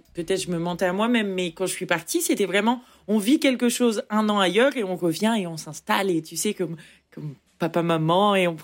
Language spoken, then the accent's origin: French; Normandy, France; now in New York, United States; Moi, je suis française, je viens de Normandie et je suis photographe à New York. Je vis dans le Queens, à la limite à deux blocs de Brooklyn